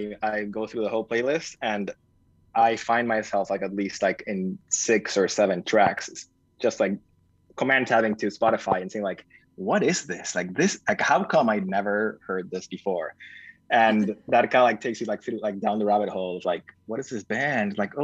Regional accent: Argentina; I was a designer from Argentina

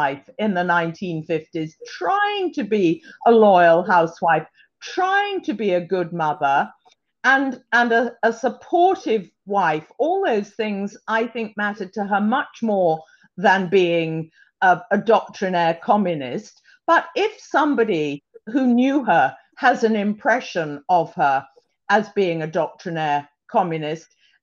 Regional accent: England, United Kingdom; as an English woman, I've come to it without an agenda, with a different attitude.

